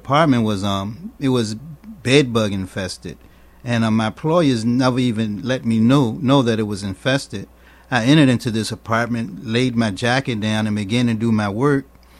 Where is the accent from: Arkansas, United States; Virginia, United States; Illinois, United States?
Virginia, United States; Richmond; I'm from Richmond, Virginia.